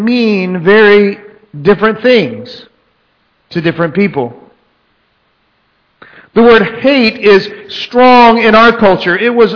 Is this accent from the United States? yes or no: yes; Texas, United States; some of you know I'm from Texas